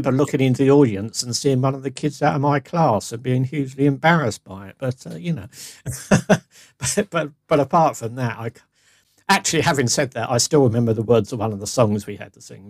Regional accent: Hastings, South East England, United Kingdom; And I was brought up in Hastings

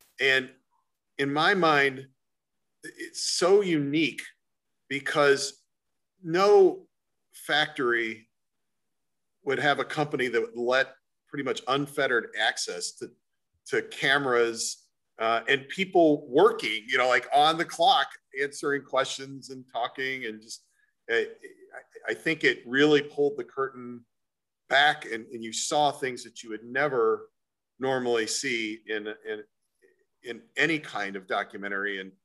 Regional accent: Wellington, Ohio, United States; Well, I grew up in Wellington, Ohio, where my grandfather and my dad had a Chevrolet Oldsmobile dealership, so General Motors.

